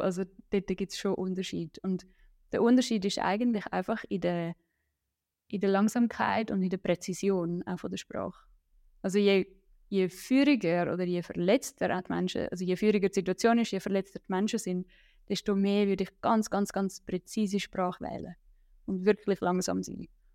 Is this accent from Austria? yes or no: no; Switzerland; Unwort für mich als Schweizerin zum Aussprechen.